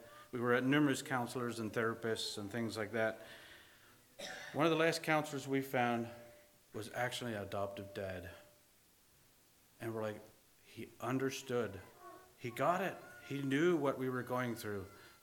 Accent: Lancaster, Pennsylvania, United States; As Paul said … We're from the Lancaster area here in Pennsylvania.

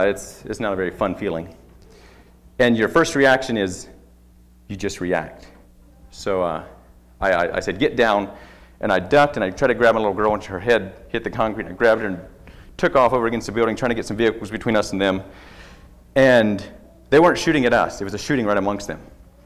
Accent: the South, United States; I mean, I grew up in the South. That's very normal to see people standing around on the streets.

